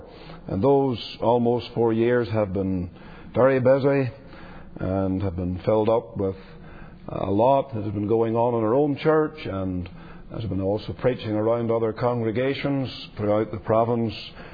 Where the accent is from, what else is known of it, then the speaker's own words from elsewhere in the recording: Ballymena, Northern Ireland, United Kingdom; I knew the Lord had called me to return to my home country and to my home congregation of Ballymena to take up the pastorate there.